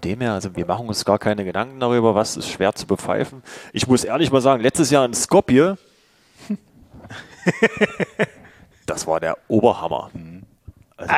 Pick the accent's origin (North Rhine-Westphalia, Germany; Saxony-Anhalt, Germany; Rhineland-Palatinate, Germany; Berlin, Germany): Saxony-Anhalt, Germany; Magdeburg; Guck mal, wir kommen aus Magdeburg.